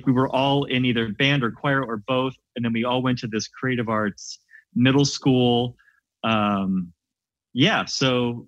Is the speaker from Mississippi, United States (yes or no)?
no; Canton, Ohio, United States; Grew up Canton. In Ohio, Canton, Ohio.